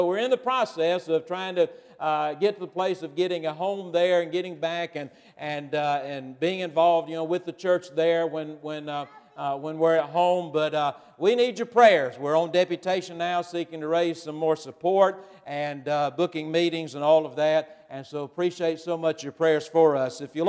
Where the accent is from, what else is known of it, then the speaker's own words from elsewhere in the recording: Alabama, United States; we're originally from Alabama. And so at this stage in our life, we are desiring to go back to our home area, be closer to some family.